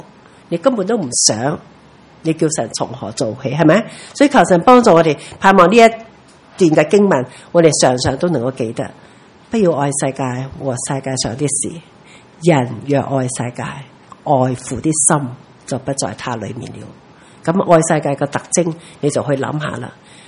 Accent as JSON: {"language": "Cantonese", "country": "Hong Kong", "said": "我哋香港人冇机会当兵，所以唔知道战场。"}